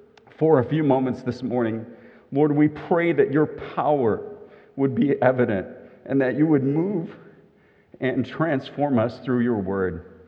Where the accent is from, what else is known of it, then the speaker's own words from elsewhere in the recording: Kentucky, United States; I actually, because I'm from Kentucky, I'm accustomed to saying you all.